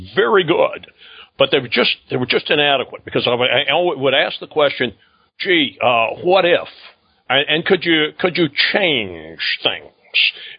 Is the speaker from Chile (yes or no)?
no; Texas, United States; Now, I understand we're two kids from Texas, so Texas was on there.